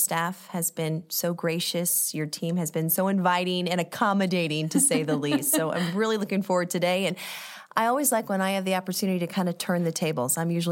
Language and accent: English; Webster Groves, Missouri, United States; I grew up in Webster Groves. That's where my roots are.